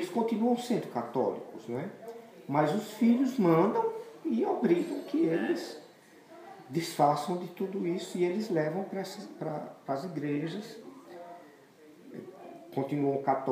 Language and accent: Portuguese; Juazeiro, Brazil; eu me lembro, na minha infância, no Juazeiro, A Semana Santa era uma coisa que puxava você a fazer determinadas coisas